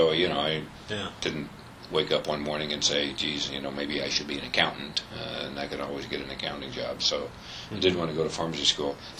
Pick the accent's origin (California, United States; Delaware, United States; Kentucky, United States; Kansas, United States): Kansas, United States; Fredonia; I grew up in a very small town in Kansas.